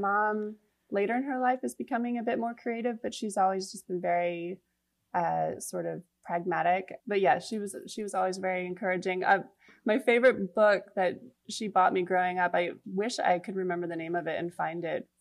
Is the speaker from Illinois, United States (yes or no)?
no; Rockville, Maryland, United States; moved away as an adult; I am from Rockville, Maryland, a suburb of DC. I grew up there. I went to college there, University of Maryland.